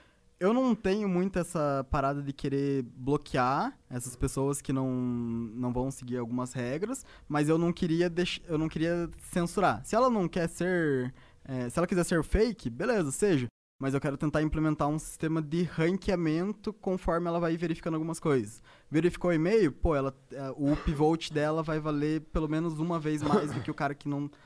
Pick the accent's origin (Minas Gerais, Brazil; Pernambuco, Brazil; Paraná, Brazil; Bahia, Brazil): Paraná, Brazil; Ponta Grossa; eu saí de Ponta Grossa porque lá na minha cidade não tinha muito espaço para tecnologia. Então eu fui para Curitiba